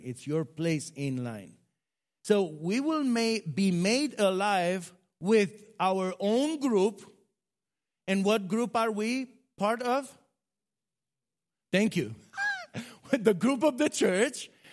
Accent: Romania; English is a second language; I come from Romania.

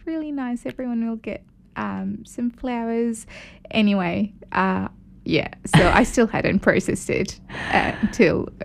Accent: Kenya; born or raised there

